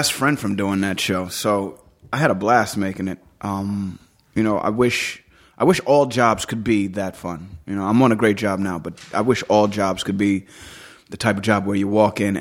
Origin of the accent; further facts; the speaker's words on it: New York, United States; I did a bunch of guest spots on shows in New York. I grew up in New York, so